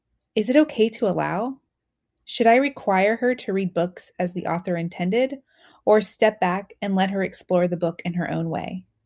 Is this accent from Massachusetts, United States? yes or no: no; Tallahassee, Florida, United States; I'm from Tallahassee, Florida.